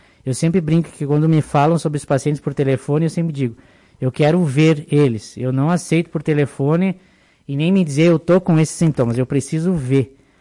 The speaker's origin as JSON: {"language": "Portuguese", "town": "Erechim", "region": "Rio Grande do Sul", "country": "Brazil", "lives_now": "Lagoa Vermelha, Brazil", "said": "Eu sou de Erechim."}